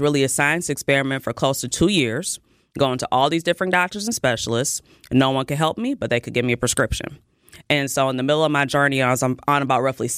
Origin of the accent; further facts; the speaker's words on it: Milwaukee, Wisconsin, United States; I was born and raised in Milwaukee.